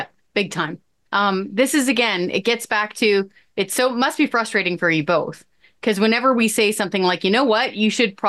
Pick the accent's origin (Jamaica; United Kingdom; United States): United States; West Coast; Like, I'm from the West Coast, okay? In most cases, the real estate there is more expensive than Manhattan.